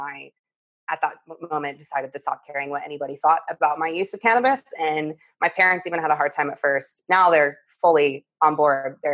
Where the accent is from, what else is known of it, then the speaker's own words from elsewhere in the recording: Indiana, United States; And I'm from Indiana where it's like, no, like it's reefer madness, like very throwback, like old school beliefs